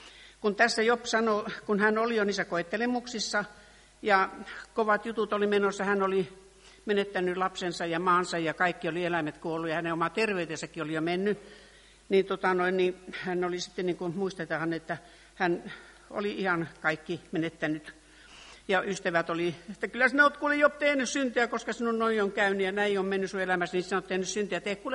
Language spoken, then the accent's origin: Finnish; Kaarina, Southwest Finland, Finland; me ollaan tai mä oon Kaarinasta